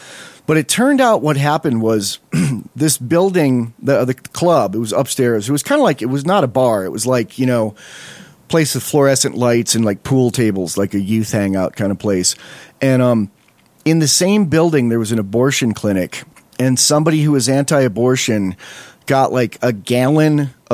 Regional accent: Westfield, New York, United States; also born or lived in Fredonia, New York; The other times I got paid not to play, one was in like almost my hometown, Fredonia, New York. It's one town over from Westfield, New York, where I grew up.

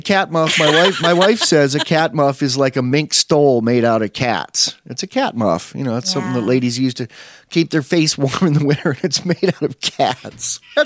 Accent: Chautauqua, New York, United States; I grew up in Chautauqua, which is a weird gated community in upstate New York where my mother had a store. It's got like 20,000 people in the summer and like 300 in the winter.

